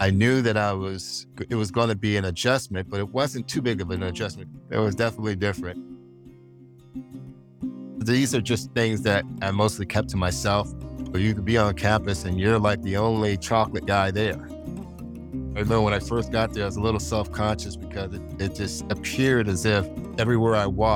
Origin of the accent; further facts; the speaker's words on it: San Mateo, California, United States; I grew up in San Mateo. I'm the youngest of 9 children, 7 boys, 2 girls.